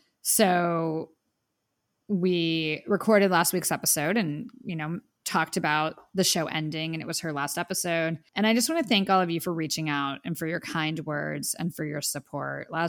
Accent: New York, United States; New York will always feel like home, and it, you know, New York made me. I'm always a New Yorker in my heart

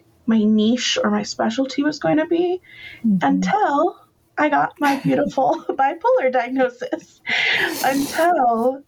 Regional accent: Washington, United States; but I was born and raised in the Colville Confederated Tribes Reservation in the Sampoil Valley.

